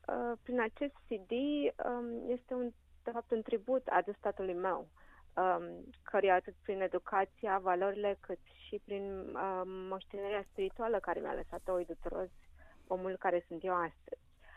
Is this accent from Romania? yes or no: yes; Romania; Da, am fost născută și crescută în România, dintr-o mamă româncă și tatăl nigerian.